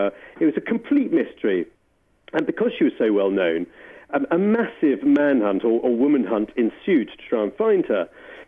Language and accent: English; United Kingdom; you know, I'm British, and I didn't know whether in America it was more widely known.